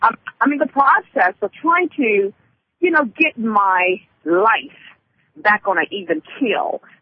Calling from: Memphis, Tennessee, United States; I'm calling from Memphis, Tennessee.

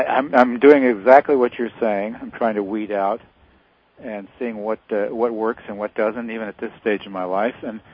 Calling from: Carmel, United States; I'm calling from Carmel.

